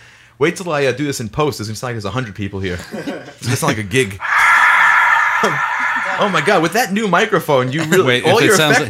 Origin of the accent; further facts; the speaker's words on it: Staten Island, New York, United States; I grew up on Staten Island. And when you grow up on Staten Island, there are a few people you hear about as myths and legends.